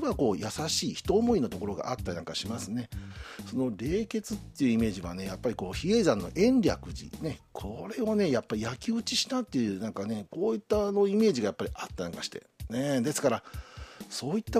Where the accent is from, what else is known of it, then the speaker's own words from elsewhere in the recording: Nagoya, Aichi, Japan; 私は名古屋から来ました